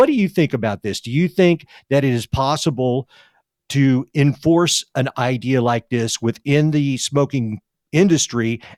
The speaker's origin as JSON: {"language": "English", "region": "Texas", "country": "United States", "said": "We had the wild hogs throughout the Southwest. I'm from Texas."}